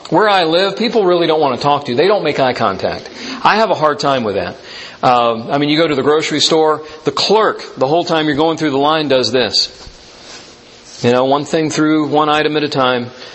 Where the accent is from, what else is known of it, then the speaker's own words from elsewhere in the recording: Miami, Florida, United States; And that's, you know, I'm from Miami. How would he know? I said that to him. I said, well, I'm from Miami.